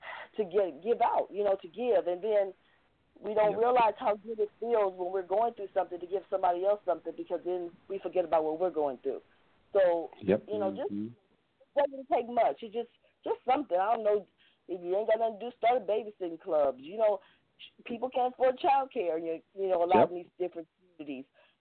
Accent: Philadelphia, Pennsylvania, United States; now in Los Angeles, United States; I came from Philly to L.A. The people crazy in L.A., I ain't got time to have nobody, you know.

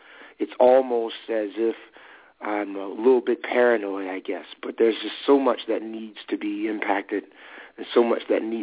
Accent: Alabama, United States; I have been addicted to that whole process since I was a very, very young child growing up in Alabama.

